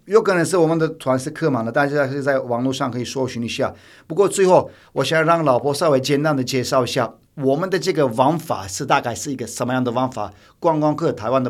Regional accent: Turkey; Chinese is a second language; now in Taiwan; 因为土耳其说真的，我很想要更多人认识台湾，是我的一个任务，但是呢同时我想要让更多人认识我的家乡

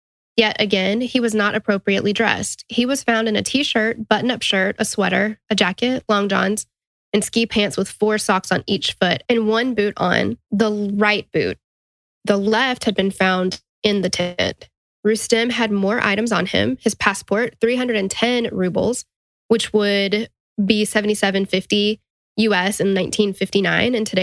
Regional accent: Tennessee, United States; because we're from Tennessee, where the coldest it gets here is 32 degrees.

